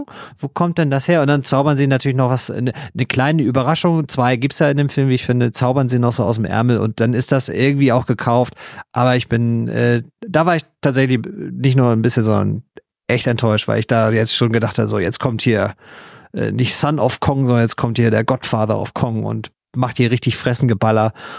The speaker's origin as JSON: {"language": "German", "region": "Baden-Württemberg", "country": "Germany", "said": "Ich habe als Schwabe doch totale Ahnung davon."}